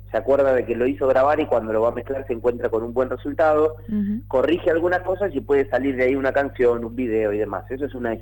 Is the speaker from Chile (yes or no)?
no; Arroyo Seco, Santa Fe, Argentina; era un barrio en Arroyo Seco de provincias por ahí unidas en un mismo barrio, porque me acuerdo que había mucha gente del Chaco que escuchaba mucho chamamé